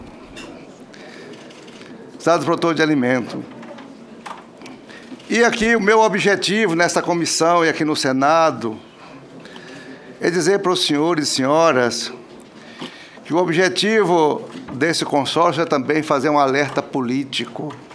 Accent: Brasília, Federal District, Brazil; also born or lived in Tocantins / Goiânia / Rondônia; Eu fico dividido entre o norte e o centro-oeste, porque eu sou tocantinense de nascimento, criado em Brasília e Goiânia, e mais tarde fui para Rondônia. Então, sou goiano, tocantinense e rondoniense. Eu sou tudo.

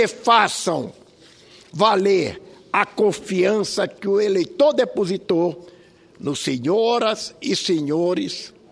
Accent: Bacabal, Maranhão, Brazil; Em minha cidade natal, a minha querida Bacabal, que eu já fui prefeito

